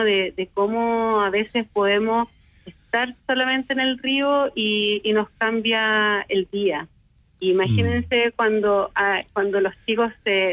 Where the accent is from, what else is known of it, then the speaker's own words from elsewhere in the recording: Chile; Necesitamos poner más en valor como chilenos nuestros territorios